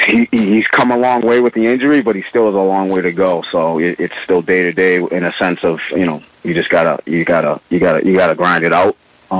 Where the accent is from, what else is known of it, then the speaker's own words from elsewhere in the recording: Lynn, Massachusetts, United States; Always played it, you know, in Lynn, growing up in Lynn, always played it.